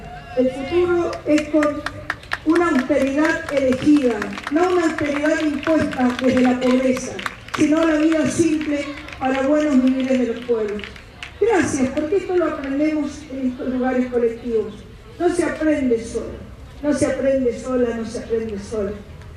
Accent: Mendoza, Argentina; de Mendoza, de muchos espacios

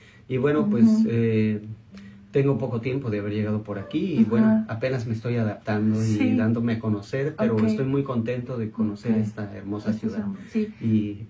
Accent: Mexico; me hago llamar mexicano y bueno, pues porque soy de México.

